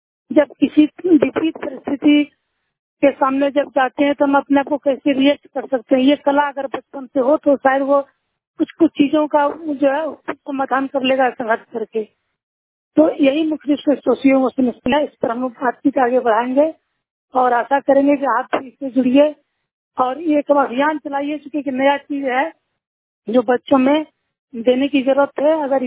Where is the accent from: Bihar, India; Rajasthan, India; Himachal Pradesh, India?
Bihar, India; Giddhaur; Gidhaur mobile वाणी से … गिद्धौर से हूँ।